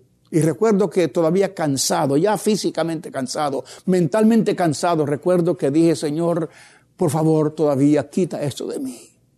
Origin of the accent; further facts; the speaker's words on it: Puerto Rico; Nací en Puerto Rico. Tenía el idioma español, que me vino por nacimiento. Tenía la cultura hispana, nacido entre ellos y vivido entre ellos, la escuela toda en español, mis amigos todos hispanos, la cultura hispana la tenía.